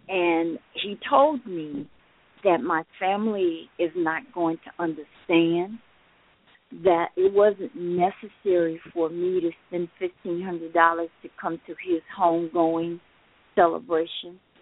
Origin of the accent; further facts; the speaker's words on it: Phoenix, Arizona, United States; born there; Actually, sister, I was born here in Phoenix as